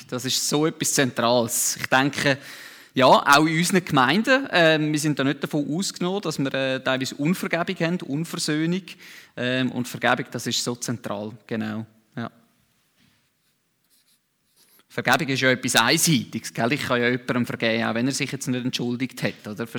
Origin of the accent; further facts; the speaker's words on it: Central Switzerland, Switzerland; Ich komme ja eigentlich aus der Innerschweiz und dort grüßt man sich nicht so auf der Straße.